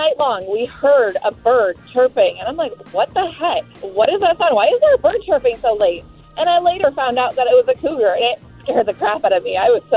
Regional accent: Alaska, United States; I grew up in Alaska, and there is what we call a blueberry trail, and it's on Blueberry Hill, and it's just that's where all of us go.

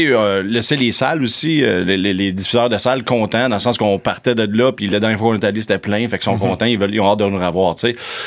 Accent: West Island, Quebec, Canada; moi, je viens du West Island, j'ai une mentalité un peu stand-up américain.

